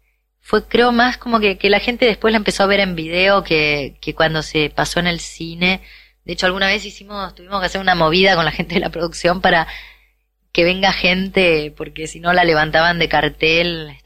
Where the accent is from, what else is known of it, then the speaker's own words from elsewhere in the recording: Buenos Aires, Argentina; born there; En el barrio de Tribunales, acá cerquita.